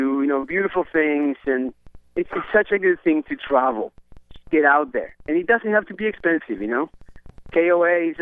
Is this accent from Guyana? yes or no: no; Uruguay; English is a second language; now in Los Angeles, United States; I am from Uruguay originally. That's why my accent. But I've been here 20 years